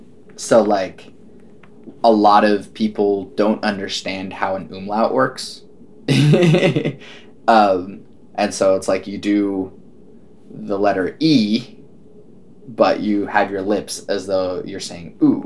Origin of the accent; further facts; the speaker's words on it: Oklahoma, United States; growing up in Oklahoma, I don't really have an accent that I know of.